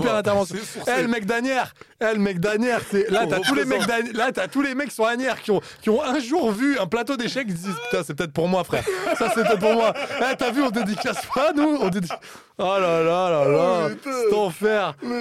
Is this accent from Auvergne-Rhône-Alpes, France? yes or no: yes; Saint-Étienne, Auvergne-Rhône-Alpes, France; now in Paris, France; Moi je viens de Saint-Etienne et à chaque fois que je redescendais à Saint-Etienne